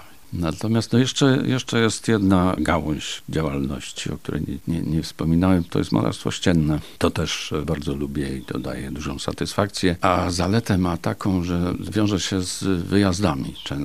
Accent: Końskowola, Lublin Voivodeship, Poland; born there; ponieważ z tych regionów pochodzę. Urodziłem się w Końskowoli.

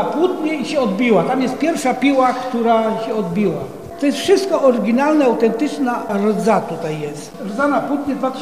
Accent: Poznań, Greater Poland Voivodeship, Poland; Niektórzy mówią, że jestem oszczędnym poznaniakiem, bo poznaniaka się mówi, że są oszczędni.

